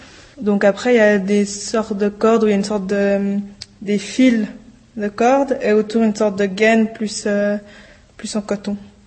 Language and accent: French; Switzerland; Je viens de Suisse